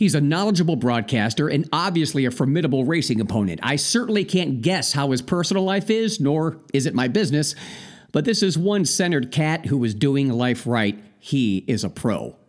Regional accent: Ohio, United States; I mean, I'm from Ohio, and I've been to all the other tracks, never Norwalk.

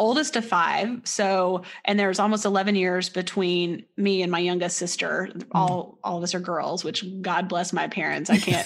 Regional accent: Texas, United States; born there; some friends of my parents who lived in Texas when I was born in Texas.

